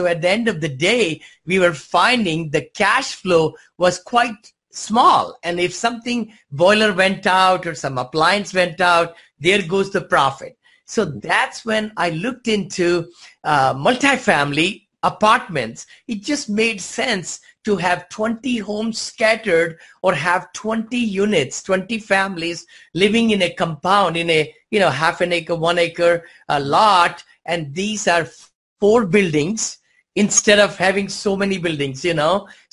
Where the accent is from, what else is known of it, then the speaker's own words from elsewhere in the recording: India; moved away as an adult; I came from India with $7 many moons ago, and I'm an engineer, mechanical engineer